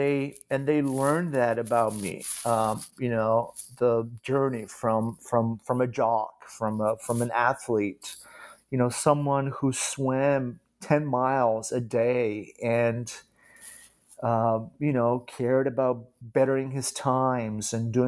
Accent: Kraków, Lesser Poland, Poland; how some of the pools I frequented as a child, growing up in Kraków, Poland, eventually were sort of abandoned by the state, by the local government

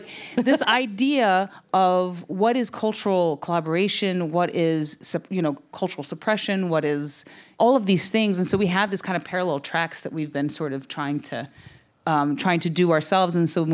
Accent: North Carolina, United States; He's from the Piedmont of Italy, and I'm from the Piedmont of North Carolina.

